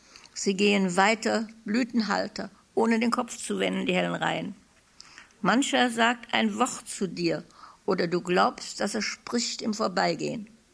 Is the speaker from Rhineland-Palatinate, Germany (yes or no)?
no; Cologne, North Rhine-Westphalia, Germany; now in Heidelberg, Germany; ich lebe ja in Heidelberg jetzt schon wieder seit 61, aber an sich bin ich Kölnerin und die Fahrt nach Richtung Köln regt mich immer auf.